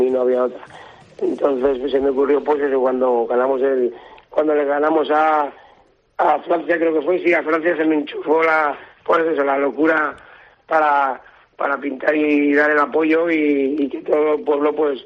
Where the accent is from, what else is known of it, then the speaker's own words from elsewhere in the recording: Spain; Yo soy español